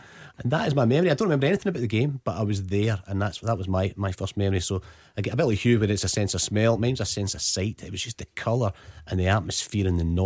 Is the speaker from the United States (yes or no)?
no; Paisley, Scotland, United Kingdom; also born or lived in Glasgow; Well, I was brought up in Paisley, in Foxbar in Paisley, for my early years before I moved to Glasgow